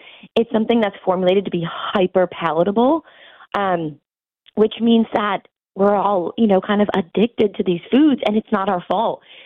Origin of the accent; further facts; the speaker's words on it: Buffalo, New York, United States; I was actually born and raised in Buffalo, which I'm so proud of.